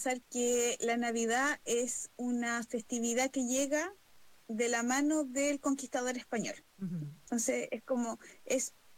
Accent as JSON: {"language": "Spanish", "town": "Concepción", "region": "Biobío", "country": "Chile", "said": "yo soy de Concepción"}